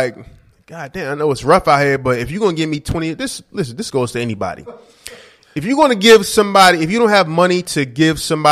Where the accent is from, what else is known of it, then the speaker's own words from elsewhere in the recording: Hillside, New Jersey, United States; I'm from Hillside.